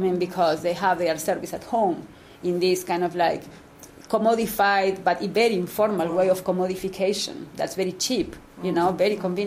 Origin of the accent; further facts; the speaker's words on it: Uruguay; I'm originally from Uruguay, by the way, so I feel entitled to criticize.